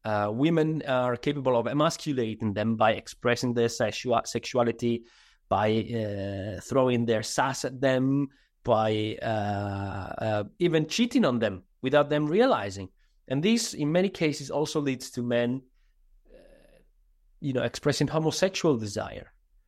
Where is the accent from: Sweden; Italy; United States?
Italy; Sardinia; first language Sardinian; English is a second language; One is a translation I published in Sardinian, which is my mother tongue